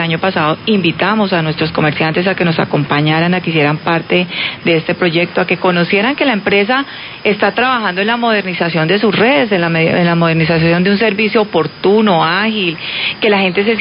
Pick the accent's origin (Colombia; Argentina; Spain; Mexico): Colombia; Popayán, Cauca; uno de mis propósitos de estar aquí nuevamente en el Cauca es trabajar por mi tierra y por mi región